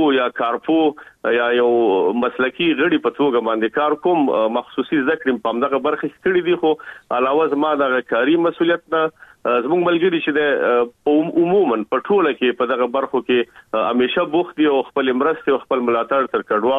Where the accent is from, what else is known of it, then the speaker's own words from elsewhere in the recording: Kabul, Afghanistan; moved away as an adult; په افغانستان کې خو په کابل کې مونږ اوسېدلو